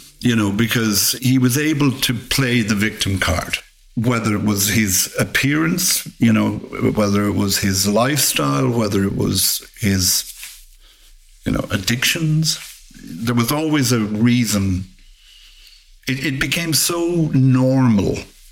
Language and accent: English; Limerick, Munster, Ireland; But he was from Limerick. I was from Limerick. We had some mutual connections in Limerick.